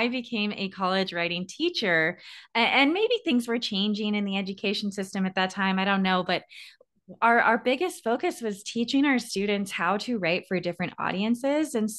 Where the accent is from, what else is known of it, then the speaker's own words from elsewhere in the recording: Arizona, United States; I grew up in Arizona, and at the time, the Arizona education system offered full ride scholarships to in-state universities